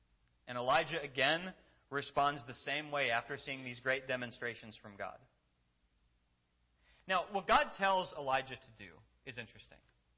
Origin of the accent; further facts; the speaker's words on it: Minnesota, United States; like I grew up in Minnesota, where the wind got really strong because there's no mountains at all.